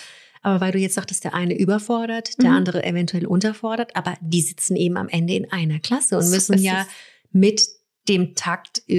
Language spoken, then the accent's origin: German; Baden-Württemberg, Germany; bei uns in Baden-Württemberg